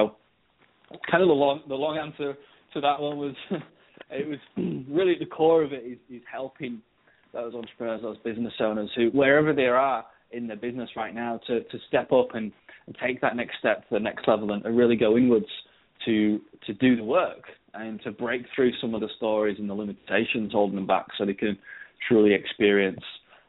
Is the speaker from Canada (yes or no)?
no; Leeds, Yorkshire and the Humber, United Kingdom; accent: Northern English; So I'm from the north, I'm from Leeds, which is about 3-4 hours drive up north. So you might be able to tell by my accent